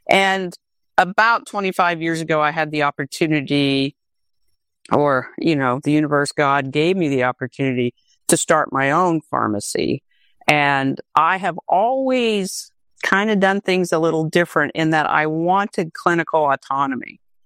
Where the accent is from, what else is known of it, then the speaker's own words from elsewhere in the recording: Tulsa, Oklahoma, United States; I'm in Oklahoma. I grew up in Tulsa, Oklahoma. Came back because my parents were a little older.